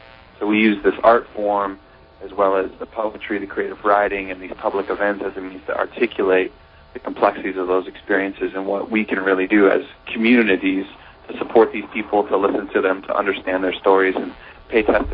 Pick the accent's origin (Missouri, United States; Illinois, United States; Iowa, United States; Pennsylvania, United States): Iowa, United States; Iowa City; I'm originally from Iowa City, so for me, this is kind of bringing it back home. I moved out east a number of years ago